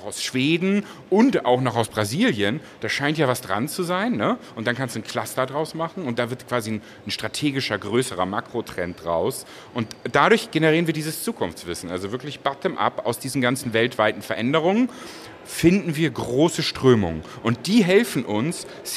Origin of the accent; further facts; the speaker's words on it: Hamburg, Germany; Hamburg zum Beispiel, wo ich herkomme